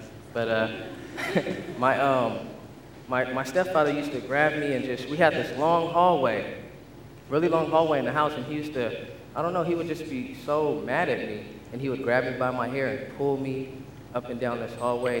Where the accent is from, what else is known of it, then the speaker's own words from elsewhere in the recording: Sacramento, California, United States; born there; I was born in Sacramento, California. I'm 29 years old.